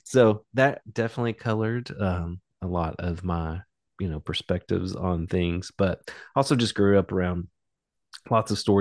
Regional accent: Kentucky, United States; But I'm from Eastern Kentucky, from the Appalachian region, Magoffin County, and I grew up. You know, my dad coal miner. My mom was a teacher, a librarian at the middle school.

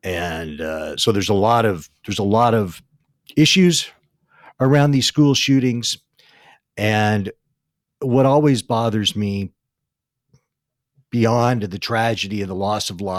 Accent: Uvalde, Texas, United States; there was another mass shooting today, this time in my hometown of Uvalde, Texas.

